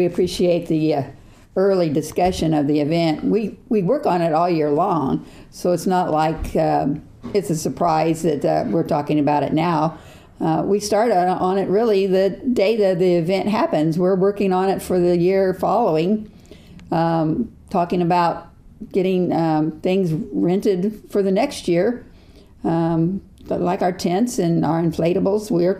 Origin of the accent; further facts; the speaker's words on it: Lebanon, Indiana, United States; I was born and raised right here in Lebanon at the old Witham Hospital, where now the Walgreens sets.